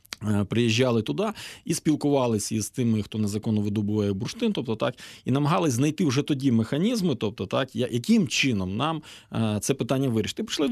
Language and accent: Ukrainian; Dubrovytsia, Rivne Oblast, Ukraine; бо я сам власне з Дубровиця Рівненської області.